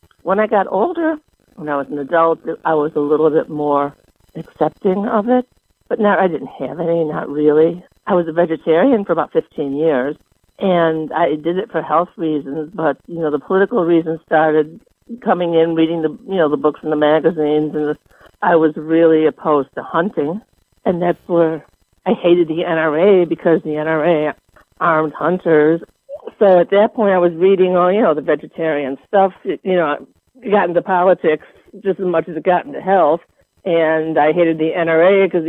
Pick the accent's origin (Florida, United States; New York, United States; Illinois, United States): Illinois, United States; Chicago; Growing up in Chicago, guns were pretty forbidden. It wasn't legal for us to own guns.